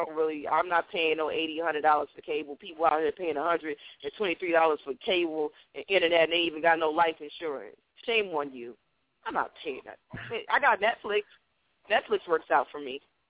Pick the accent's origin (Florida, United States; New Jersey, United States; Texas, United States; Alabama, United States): New Jersey, United States; I'm from Jersey.